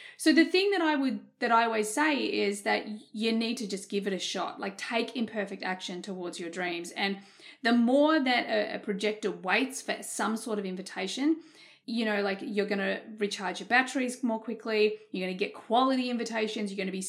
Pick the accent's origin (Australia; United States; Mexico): Australia; I'm Australian. We have this thing in Australia.